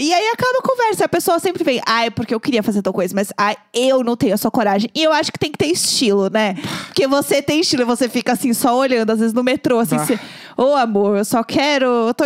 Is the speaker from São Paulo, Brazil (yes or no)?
yes; São Paulo, Brazil; E eu cresci vendo ela na TV, aqui em São Paulo.